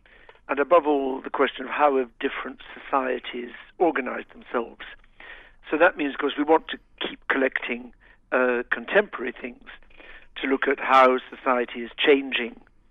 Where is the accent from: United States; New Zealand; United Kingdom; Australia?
United Kingdom; Glasgow, Scotland; When I was a child growing up in Glasgow